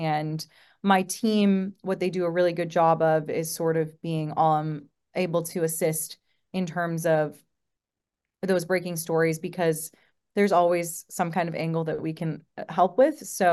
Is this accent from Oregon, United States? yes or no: no; Santa Monica, California, United States; now in Los Angeles, United States; I am. Yeah, I'm born and raised in LA. I grew up in Santa Monica, and now I live in the Valley.